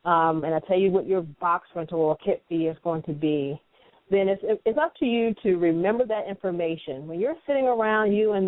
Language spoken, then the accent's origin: English; Maryland, United States; I came from Maryland.